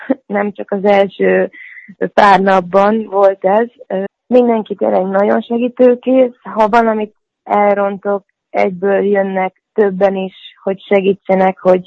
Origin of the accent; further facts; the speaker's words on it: Budapest, Hungary; now in Győr, Hungary; Ugye én Pesten nőttem föl.